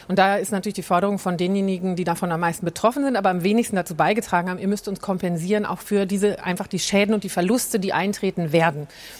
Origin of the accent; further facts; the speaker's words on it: Bielefeld, North Rhine-Westphalia, Germany; Also ich habe auch eine Zeit lang selber in so einer gemischten Liga gespielt in meiner Jugend in Bielefeld.